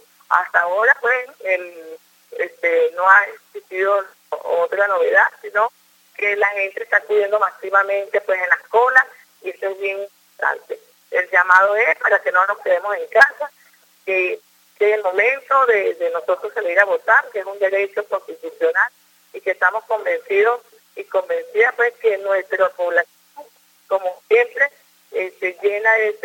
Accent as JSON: {"language": "Spanish", "country": "Venezuela", "said": "con ese amor que nos caracteriza como venezolanos"}